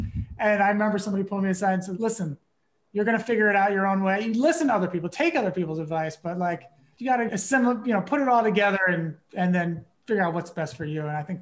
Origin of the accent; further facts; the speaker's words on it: Pittsburgh, Pennsylvania, United States; But I grew up in Pittsburgh.